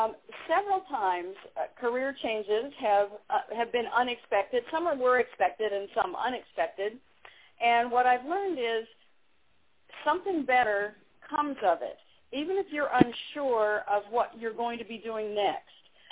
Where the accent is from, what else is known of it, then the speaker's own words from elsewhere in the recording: Denver, Colorado, United States; also born or lived in Boulder; Sure. Yes, actually, I grew up in Colorado, in Denver, and then my family moved to Boulder when I was about to go into the ninth grade.